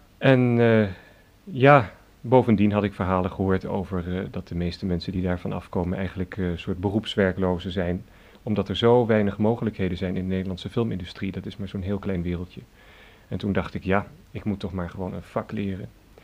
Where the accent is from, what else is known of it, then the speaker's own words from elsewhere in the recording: Garmisch-Partenkirchen, Bavaria, Germany; Ik ben geboren in Beieren in Zuid-Duitsland, vele jaren geleden. En heb daar een hele fijne jeugd gehad, omdat ja, we waren daar omgeven door schitterende natuur, die bergen daar